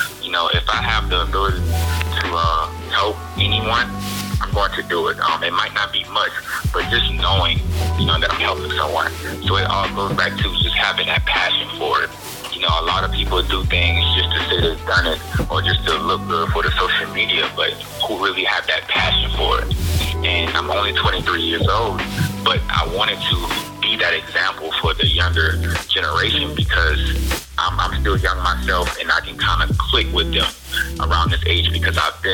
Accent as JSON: {"language": "English", "town": "Georgetown", "region": "South Carolina", "country": "United States", "said": "I'm originally from Georgetown, South Carolina. Not too many people familiar with the area, but it's a pretty poor area where a lot of guys don't make it out."}